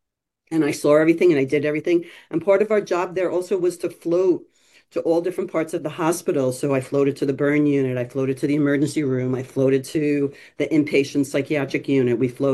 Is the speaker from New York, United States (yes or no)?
yes; East Meadow, New York, United States; when I grew up in East Meadow. So I went to East Meadow High